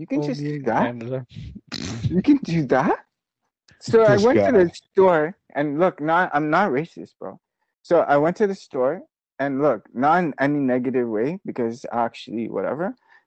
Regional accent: Kingston, Jamaica; because I'm a Jamaican from Kingston.

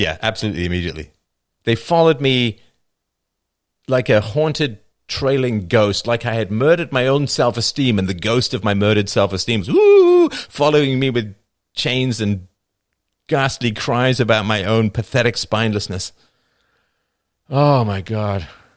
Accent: England, United Kingdom; because I grew up in England

